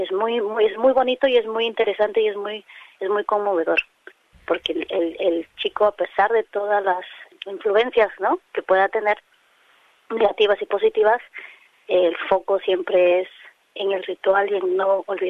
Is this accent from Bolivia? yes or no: no; Peru; now in Australia; yo soy peruana, nací en Perú, pero no soy necesariamente 100% peruana, entonces tengo una mezcla